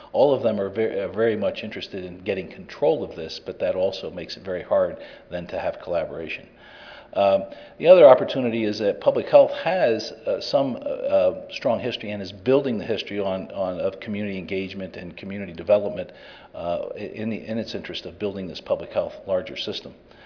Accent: Jacksonville, Florida, United States; In rural and North Florida, I'm from Duval County, which is Jacksonville, Florida, essentially.

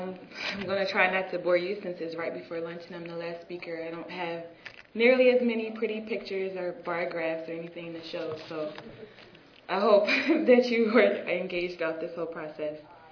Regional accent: Philadelphia, Pennsylvania, United States; I'm from Philadelphia, so we eat hoagies and cheesesteaks.

